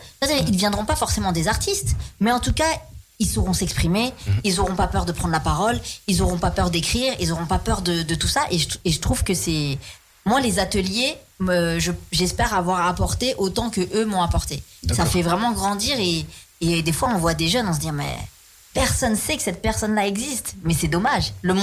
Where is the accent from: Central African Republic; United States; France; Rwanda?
France; Aubervilliers, Île-de-France; also born or lived in Montreuil; je suis issue des quartiers populaires aussi, du 93, d'Aubervilliers. J'ai grandi là-bas, après un peu dans le 95, ainsi de suite. Je suis née à Montreuil, dans le 93.